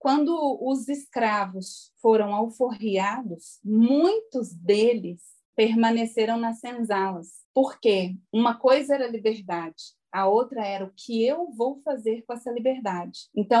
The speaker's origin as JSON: {"language": "Portuguese", "region": "Minas Gerais", "country": "Brazil", "said": "Eu sou mineira, mas eu sou gente real, como a gente fala na escola."}